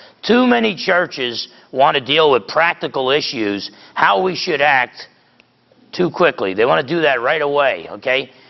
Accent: New Jersey, United States; I grew up in New Jersey. I don't like to turn the other cheek.

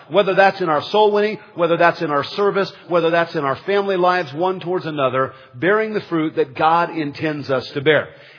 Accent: San Jose, California, United States; Well, when I was a boy growing up in San Jose, California, some of my best memories came around harvest time.

